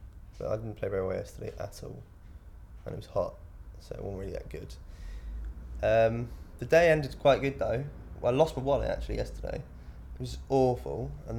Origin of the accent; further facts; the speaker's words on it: Shrewsbury, West Midlands, United Kingdom; And yeah, so I grew up in Shrewsbury, Shropshire. You ever been to Shropshire?